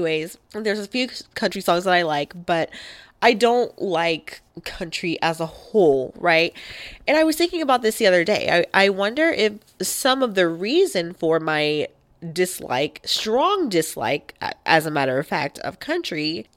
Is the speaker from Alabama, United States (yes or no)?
yes; Alabama, United States; I was born and raised in Alabama, so I'm no stranger to country music.